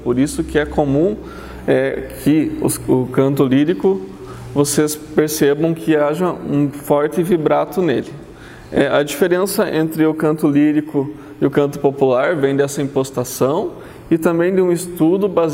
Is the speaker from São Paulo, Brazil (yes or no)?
no; União da Vitória, Paraná, Brazil; born there; eu nasci aqui mesmo, em União da Vitória, com muito orgulho. … Meu pai veio para a União da Vitória na década de 60